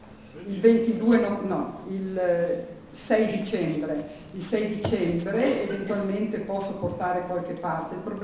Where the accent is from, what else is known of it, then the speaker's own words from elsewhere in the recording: Germany; Italian is a second language; siccome voi sapete che io sono tedesca, comincio